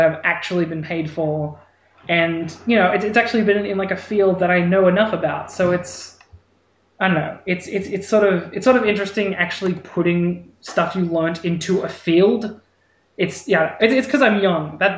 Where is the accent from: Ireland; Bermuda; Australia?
Australia; we're a startup and we haven't made anything and we're Australian and we're new and stuff like